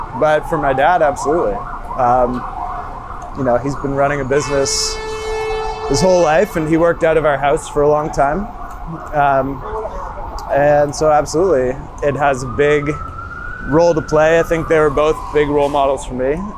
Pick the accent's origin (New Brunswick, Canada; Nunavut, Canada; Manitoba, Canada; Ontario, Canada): Ontario, Canada; Toronto; born there; So I was born in Toronto, Canada.